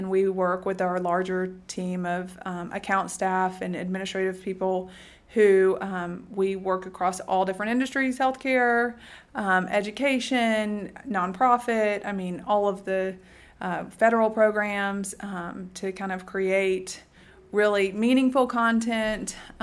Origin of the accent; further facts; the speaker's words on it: Nashville, Tennessee, United States; also born or lived in Birmingham, United States; Obviously, I grew up in Nashville, moved to Birmingham for Southern Living.